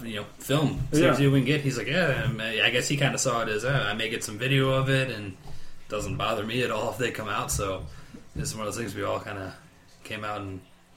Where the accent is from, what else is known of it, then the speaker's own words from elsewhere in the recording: Colorado, United States; I'm also from NoCo.